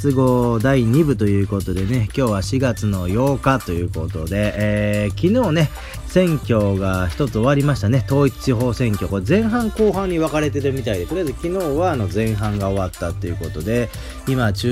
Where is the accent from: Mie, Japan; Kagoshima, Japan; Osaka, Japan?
Mie, Japan; まあ僕なんか三重県出身ですけど